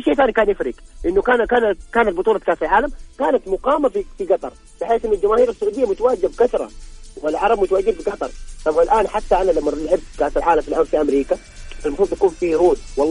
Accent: Saudi Arabia; يعني ذول اثنين من افضل الاظهر عندنا في السعوديه صراحه

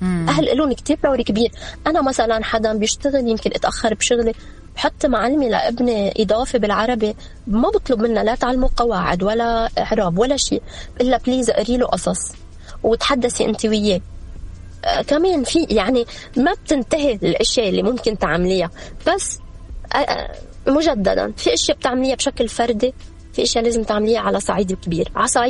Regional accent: Lebanon; مع اني انا لبنانيه

